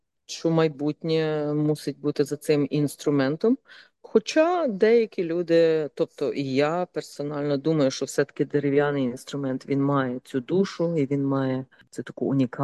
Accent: Khorostkiv, Ternopil Oblast, Ukraine; moved away as an adult; now in Australia; я з Хоросткова, з Тернопільської області.

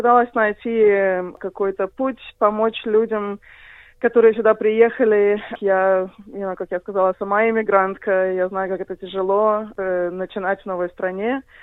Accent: Belarus; also born or lived in United States; now in Australia; я в Австралию приехала в 2008. До этого я жила в Америке, я из Белоруссии сама. Из Белоруссии моя семья эмигрировала в 93-м, то есть почти сразу после развала. Я в Америке прожила примерно 14 лет

